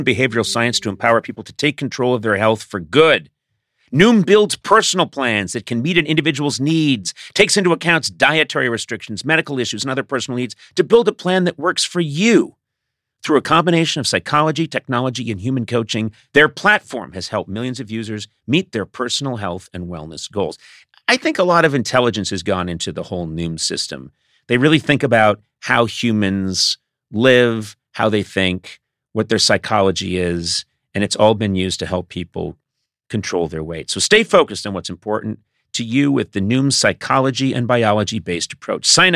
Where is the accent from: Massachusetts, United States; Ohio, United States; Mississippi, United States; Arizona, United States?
Massachusetts, United States; Brookline; What? You're living in my hometown?